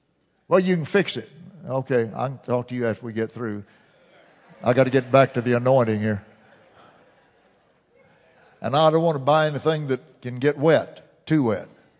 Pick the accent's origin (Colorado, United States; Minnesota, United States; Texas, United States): Texas, United States; Fort Worth; See, living in Fort Worth, I was born in Harris Hospital. I've lived in Fort Worth, my family, all my life.